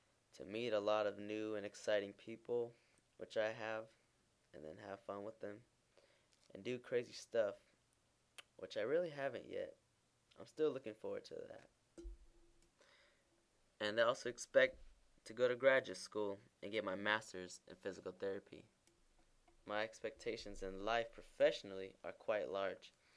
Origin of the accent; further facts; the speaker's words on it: San Diego, California, United States; I'm from San Diego, California, America's finest city, the 619 area code, home of the Padres and the Chargers.